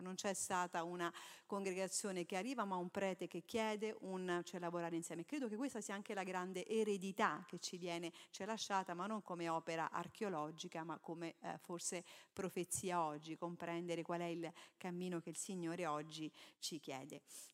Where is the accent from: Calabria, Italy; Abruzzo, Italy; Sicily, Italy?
Abruzzo, Italy; Pescara; vengo da Pescara